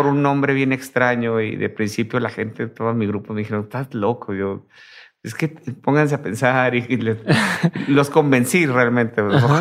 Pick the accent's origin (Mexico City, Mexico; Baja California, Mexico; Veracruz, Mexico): Baja California, Mexico; Tijuana; yo soy de Tijuana.